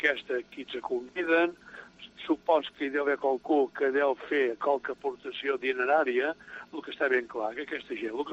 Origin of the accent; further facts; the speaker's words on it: Mahón, Balearic Islands, Spain; Jo som molt menorquí, som molt maonès